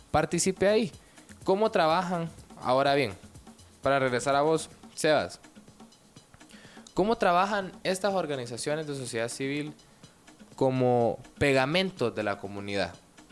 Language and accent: Spanish; Honduras; El que es extranjero soy yo. Soy de Honduras.